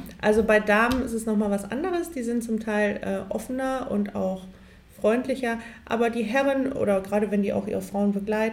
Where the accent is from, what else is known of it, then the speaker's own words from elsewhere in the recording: Düsseldorf, North Rhine-Westphalia, Germany; ich bin in Düsseldorf groß geworden, aber auch in einem Außenbezirk. Also wir haben in der Nähe von Ratingen gewohnt. Das war wunderschön, weil wir hatten das Ländliche, wir hatten die Natur.